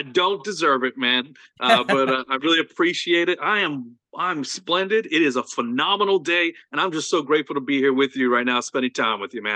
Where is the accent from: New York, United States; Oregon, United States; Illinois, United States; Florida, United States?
New York, United States; I was born and raised in New York.